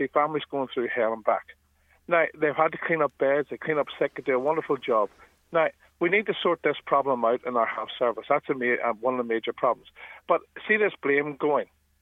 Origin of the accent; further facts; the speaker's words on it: Northern Ireland, United Kingdom; how do Westminster protect my human rights as a citizen of Northern Ireland, the United Kingdom, and being British Irish?